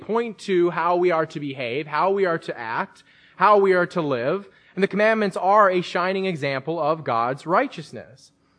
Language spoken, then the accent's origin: English; United States; I can't help but think of Americans because I haven't really traveled abroad, and I'm an American.